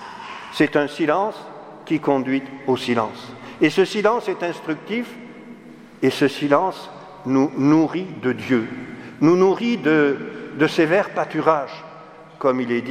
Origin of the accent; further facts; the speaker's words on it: Occitanie, France; chez moi, en Haute-Garonne